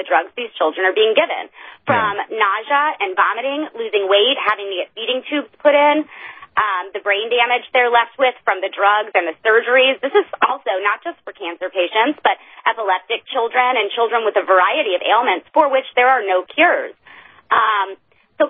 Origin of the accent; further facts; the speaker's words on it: Florida, United States; what's happening here in my home state of Florida